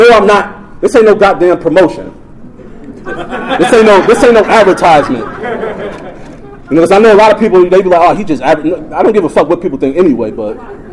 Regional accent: Chicago, Illinois, United States; I grew up on the north side of Chicago. I'm from Rogers Park.

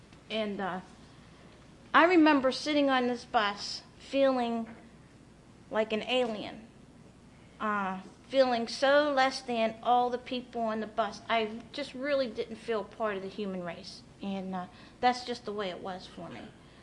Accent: Pittsburgh, Pennsylvania, United States; I'm from Pittsburgh, Pennsylvania. My region is called the Tri-State Region.

